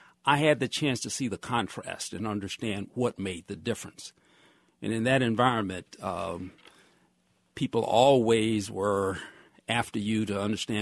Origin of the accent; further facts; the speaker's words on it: Birmingham, Alabama, United States; When I was growing up in Birmingham, from my grandparents' home to my home was about 1 mile on one street, along one street called Center Street in what we call Titusville area of Birmingham.